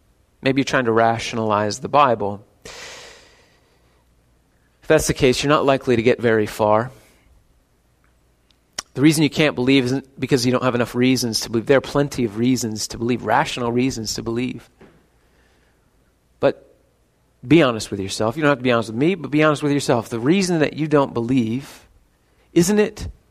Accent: United States; I mean, I'm American. I don't like people telling me what to do. It's not in my blood.

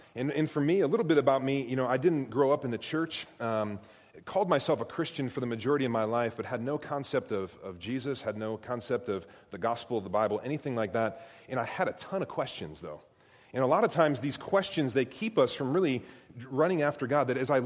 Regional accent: Bowling Green, United States; I mean, I didn't hear a round of applause when he said I was from Bowling Green

